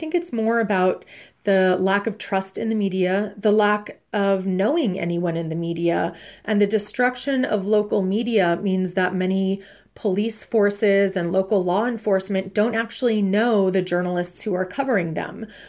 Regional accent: Los Angeles, California, United States; I grew up in Los Angeles during, you know, the Rodney King beating, which was caught on tape.

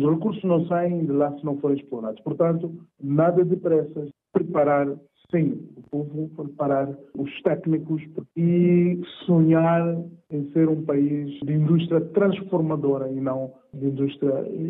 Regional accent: Mozambique; Então, como moçambicano, eu gostaria que houvesse, sim, uma exploração de hidrocarbonetos

